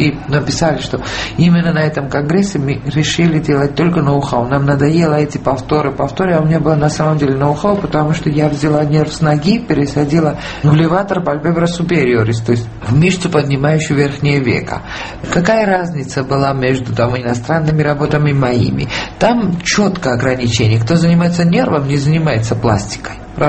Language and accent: Russian; Georgia; moved away as an adult; now in Russia; я почему уехала из Грузии